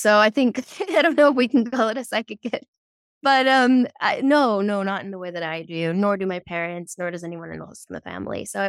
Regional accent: Netherlands; I grew up in the Netherlands, which is very practical culture

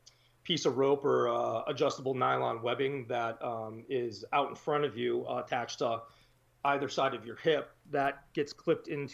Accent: East Coast, United States; now in Wisconsin, United States; I'm actually from the East Coast originally. I've been living in Wisconsin for a pretty long time.

